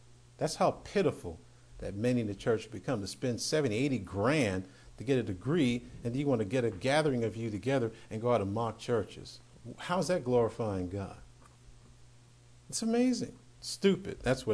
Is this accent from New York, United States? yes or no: yes; New York, United States; born there; I was born in New York, so there is a built-in cynicism and distrust of people automatically.